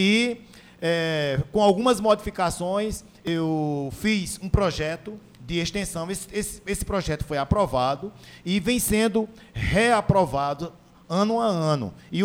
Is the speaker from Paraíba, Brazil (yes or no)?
yes; Campina Grande, Paraíba, Brazil; Olha, eu sou aqui de Campina Grande, filho de cearense e paraibana, e sempre visitei muito a feira, eu cresci indo para a feira.